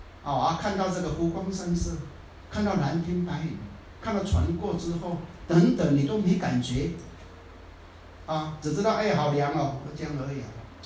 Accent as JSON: {"language": "Chinese", "country": "Taiwan", "said": "以前我们台湾人、啊、在做那个学士们、啊、他们都这样训练的。"}